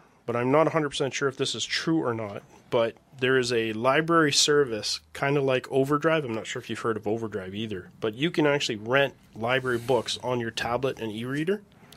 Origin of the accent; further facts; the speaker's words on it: Ennismore, Ontario, Canada; But I'm from Ennismore, right?